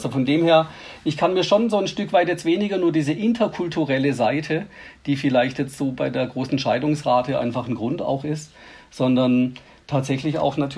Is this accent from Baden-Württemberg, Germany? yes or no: yes; Baden-Württemberg, Germany; als Schwabe